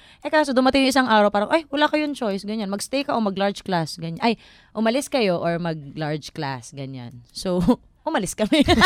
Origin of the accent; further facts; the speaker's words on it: Central Luzon, Philippines; also born or lived in Los Baños / Quezon; In fact, akala ng mga tao, taga-LB talaga ako. Pero ang totoo, tagsambales po ako.